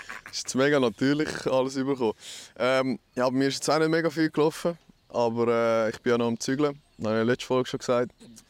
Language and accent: German; Zurich, Switzerland; Ich bin eh schon praktisch im Thurgau aufgewachsen, gerade an der Grenze.